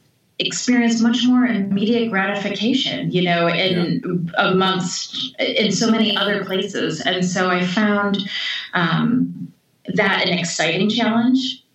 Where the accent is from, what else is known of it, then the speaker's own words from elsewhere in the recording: New York, United States; I grew up in New York State on Lake Ontario. So very close to to Canada. So in a rural place that had quite excellent public schools.